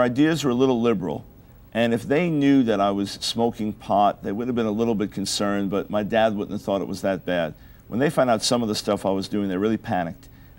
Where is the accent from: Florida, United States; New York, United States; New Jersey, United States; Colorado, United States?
New York, United States; See, the way I was raised on Long Island, nice Jewish home, my dad was the senior lawyer in New York Supreme Court